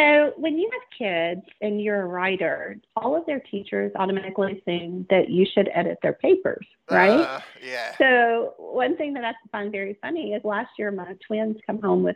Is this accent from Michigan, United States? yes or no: no; Mississippi, United States; now in Tennessee, United States; So I am originally from Mississippi. I live in Tennessee now, so I've stayed pretty much to the south.